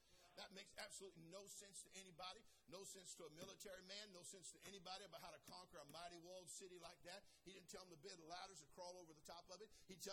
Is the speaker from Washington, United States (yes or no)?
no; California, United States; Now, I'm from California. We don't really do ice storms out there where it rains ice.